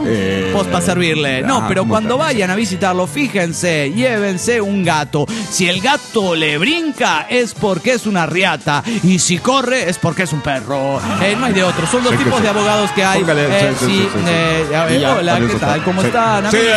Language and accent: Spanish; Turmero, Aragua, Venezuela; de Turmero, Venezuela.